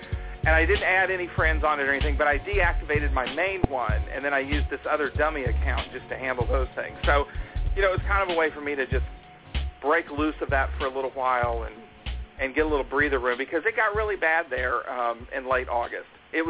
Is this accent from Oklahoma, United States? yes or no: yes; Oklahoma, United States; Listen, bro, I'm from Oklahoma.